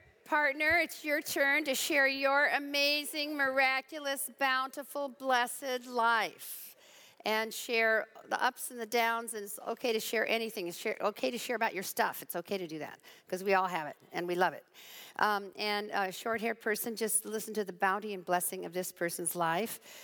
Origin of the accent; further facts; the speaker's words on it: California, United States; I'm from California, you know, that's what we do there.